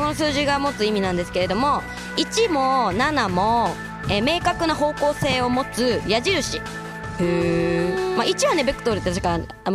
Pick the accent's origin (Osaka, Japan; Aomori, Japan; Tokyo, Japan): Aomori, Japan; ちょうどね、私の出身地の、ね、青森県とかあっちの方はですね